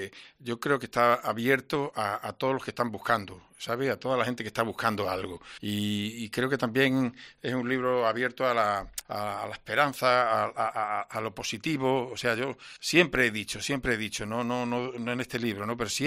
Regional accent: Zafra, Extremadura, Spain; yo de niño, en la plaza de mi pueblo, la plaza chica de Zafra

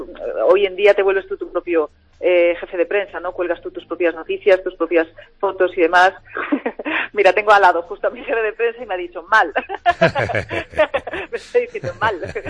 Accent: Galicia, Spain; yo vivía en Galicia cuando era pequeña, él en Madrid

